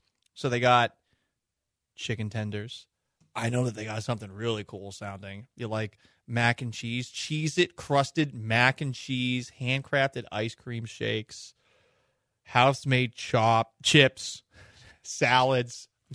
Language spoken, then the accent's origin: English; Massachusetts, United States; also born or lived in Houston, United States; I grew up in Massachusetts, but I really became a man in Houston.